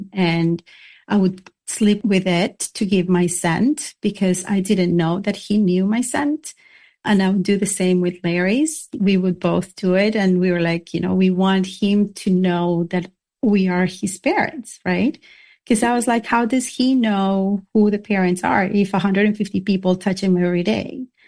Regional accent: Colombia; English is a second language; I am Hispanic. I was born in Colombia, born and raised.

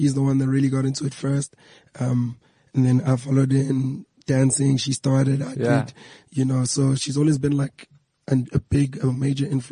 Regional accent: Durban, KwaZulu-Natal, South Africa; And growing up in Durban, the slang is different, the way you act, and it's very different.

